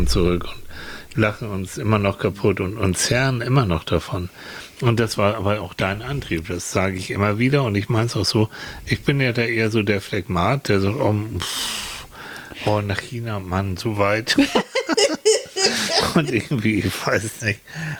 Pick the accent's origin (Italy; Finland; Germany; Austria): Finland; Leute, ich komme aus Finnland, ich komme vom Land.